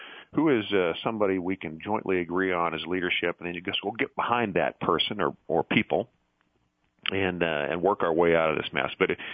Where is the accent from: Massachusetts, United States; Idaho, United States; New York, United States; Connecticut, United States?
Idaho, United States; Meridian; I've gone from my hometown, Meridian North, all the way up to Sandpoint, Bonners Ferry, and then back down.